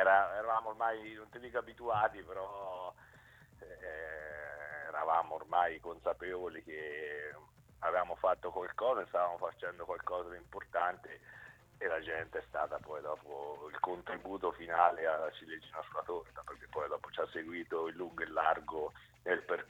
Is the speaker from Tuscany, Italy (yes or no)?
yes; Arezzo, Tuscany, Italy; born there; io sono nativo di Arezzo. A parte, io non ci ho mai avuto una sistemazione, una dimora fissa, ho sempre girato